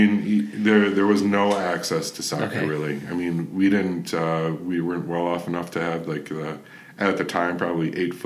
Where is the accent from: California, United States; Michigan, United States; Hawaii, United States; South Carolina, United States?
Michigan, United States; Pontiac; so for us, growing up in Pontiac, that meant, you know, my parents driving a lot and getting us to Canton or getting us to Brighton or getting us to Rochester.